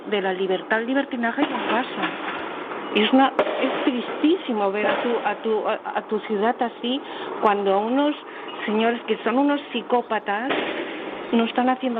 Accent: Catalonia, Spain; Bueno, realmente, a ver, yo soy catalana.

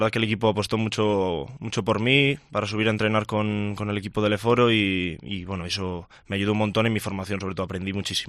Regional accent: Burgos, Castile and León, Spain; yo soy burgalés, quería volver a mi casa

